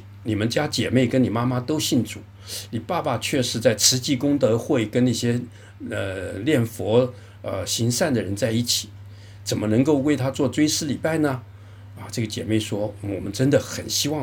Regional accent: Taiwan; 她的父亲我们都是从台湾来的台湾

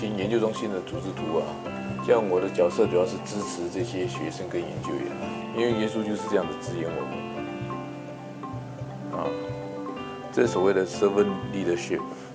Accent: Singapore; 对，我是新加坡人。

